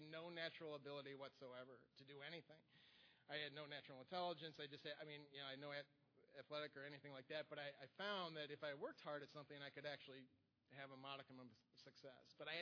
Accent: Milwaukee, Wisconsin, United States; I grew up in Milwaukee, Wisconsin

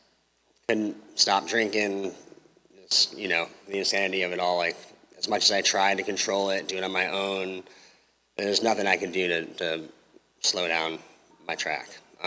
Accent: Oregon, United States; So I'm from Oregon. I moved down here after I completed 60 days at Turning Point.

